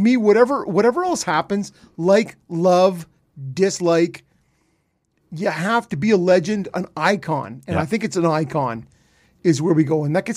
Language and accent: English; Ottawa, Ontario, Canada; growing up in the Ottawa area, and I'm a 72 birth, right?